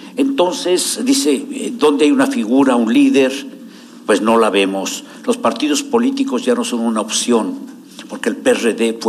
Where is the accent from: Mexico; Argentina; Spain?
Mexico; Michoacán; En mi estado, Michoacán, yo soy de Michoacán